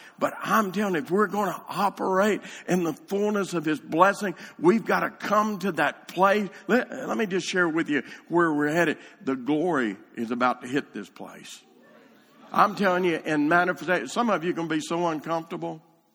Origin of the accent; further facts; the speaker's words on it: the South, United States; Because how many of you know we don't speak English here, we speak American. Especially if we're from the South.